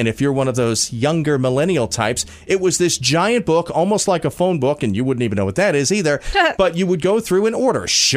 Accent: United States; I'm very average and I'm very American.

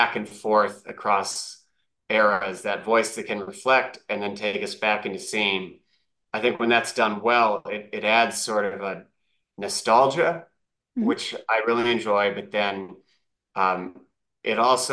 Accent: Bloomington, Indiana, United States; So it's set in Bloomington, Indiana in 1999, which is my hometown and kind of the era I grew up in.

